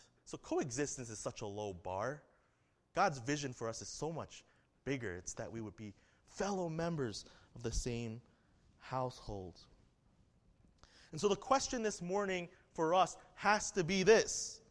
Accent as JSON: {"language": "English", "town": "Staten Island", "region": "New York", "country": "United States", "tie": "born there", "said": "I was born in America, born in Staten Island, New York."}